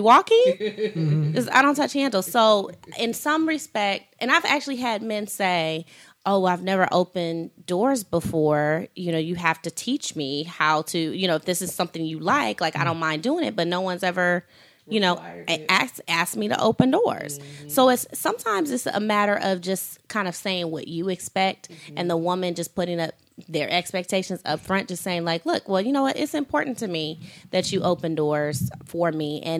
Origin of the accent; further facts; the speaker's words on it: Detroit, Michigan, United States; also born or lived in San Francisco Bay Area; now in Los Angeles, United States; I've been in L.A. for 6 years, mm-hmm. and I moved here from the Bay. I'm originally from Detroit, mm-hmm. and I did not have this problem anywhere else I've ever lived, and I've lived in about six states, ever.